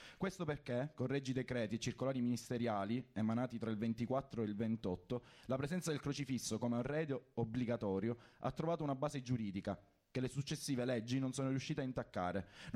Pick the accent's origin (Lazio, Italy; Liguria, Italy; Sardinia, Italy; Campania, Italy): Lazio, Italy; Rome; Io vengo da Roma, laggiù